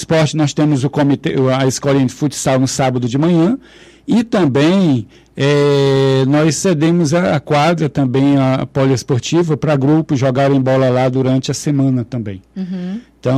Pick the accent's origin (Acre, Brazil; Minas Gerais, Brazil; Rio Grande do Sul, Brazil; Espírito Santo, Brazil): Acre, Brazil; Cruzeiro do Sul; então eu sou natural aqui de Cruzeiro do Sul, né? E retornei no ano passado.